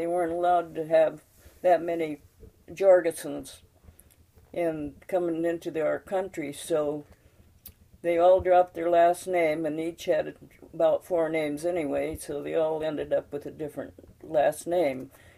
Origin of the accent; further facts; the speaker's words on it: Lopez Island, Washington, United States; this is what I can remember, most of it. I was born on Lopez Island near the Lopez Village at Mrs. Meade's